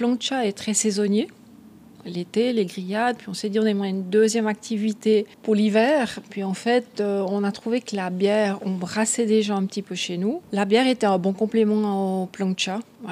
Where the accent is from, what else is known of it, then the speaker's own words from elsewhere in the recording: Valais, Switzerland; Je suis valaisanne, mais ça fait trop tôt que je suis sur le canton de Vaud.